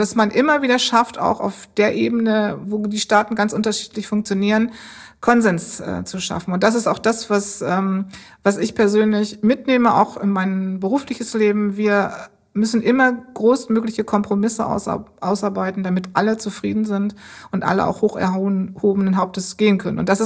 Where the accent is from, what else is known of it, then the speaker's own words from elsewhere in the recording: Bremen, Germany; born there; Ich bin eigentlich geboren in Bremen, bin aber letztendlich Europäerin